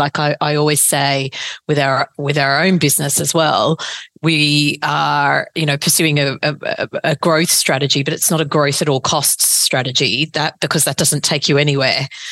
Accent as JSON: {"language": "English", "country": "Australia", "said": "Well, when I'm back in Australia visiting, I still tune into Triple J"}